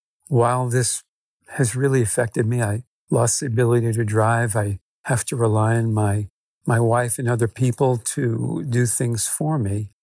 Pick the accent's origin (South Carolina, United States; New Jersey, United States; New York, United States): New Jersey, United States; Princeton Junction; I'm from Princeton Junction, New Jersey.